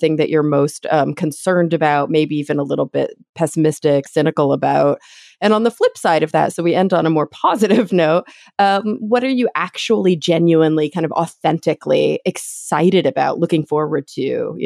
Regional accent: Texas, United States; moved away as an adult; now in New York, United States; so I grew up in Texas, born and raised until I was about, I don't know, 23 maybe. And then I moved to New York and I lived in Queens for a year

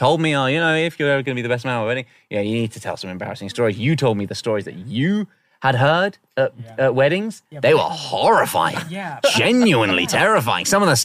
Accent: China; I grew up in China.

